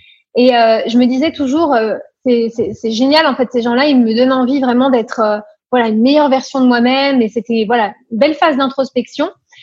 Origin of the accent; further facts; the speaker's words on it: Paris, Île-de-France, France; also born or lived in Nancy; je viens de Paris à la base.